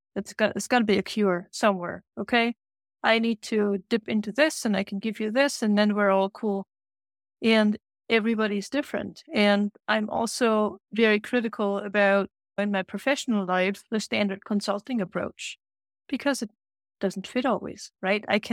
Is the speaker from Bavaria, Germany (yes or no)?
yes; Bavaria, Germany; English is a second language; Hey, I'm from Bavaria.